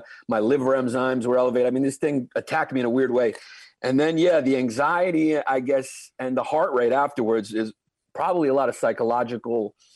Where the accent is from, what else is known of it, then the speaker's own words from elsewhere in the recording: New York City, New York, United States; Yeah, I grew up in Brooklyn.